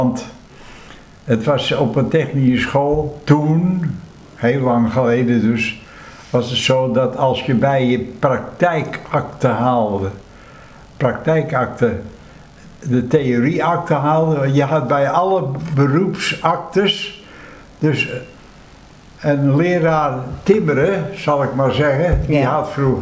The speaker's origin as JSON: {"language": "Dutch", "town": "Amsterdam", "region": "North Holland", "country": "Netherlands", "lives_now": "Leiden, Netherlands", "said": "Nee, ik ben een Amsterdammer."}